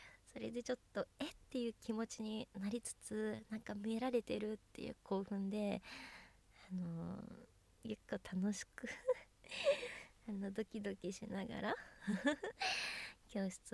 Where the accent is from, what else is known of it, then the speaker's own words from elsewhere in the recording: Kanagawa, Japan; 出身地は神奈川県です。海が近くにあるので住みやすいし、景色もいいです。